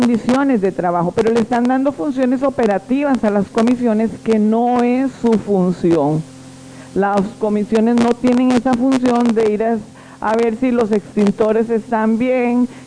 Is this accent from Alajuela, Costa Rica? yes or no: yes; Alajuela, Costa Rica; Porque yo soy de Alajuela y en Alajuela no hay encargado de salud ocupacional